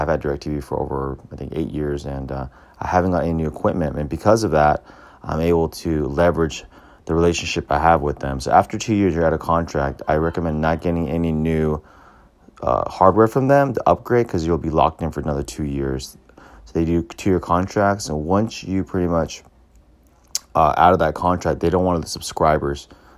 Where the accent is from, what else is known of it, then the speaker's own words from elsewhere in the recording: Fremont, California, United States; Like everyone else knows, I am from the Silicon Valley, Fremont, California. Shout out to Fremont and Tesla.